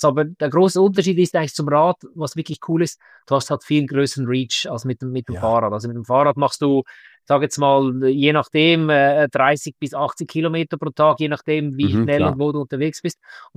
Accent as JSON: {"language": "German", "country": "Switzerland"}